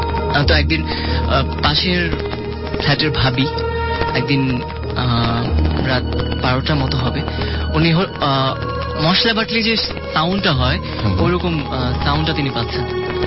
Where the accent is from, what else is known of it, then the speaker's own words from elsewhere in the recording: Dhaka, Dhaka Division, Bangladesh; ধানমন্ডি থেকে এসেছি।